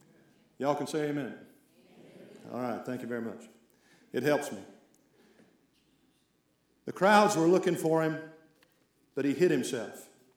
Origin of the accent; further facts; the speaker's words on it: Virginia, United States; And in the mountains where I grew up in Virginia, sometimes above those mountains we would hear the thunder rumbling.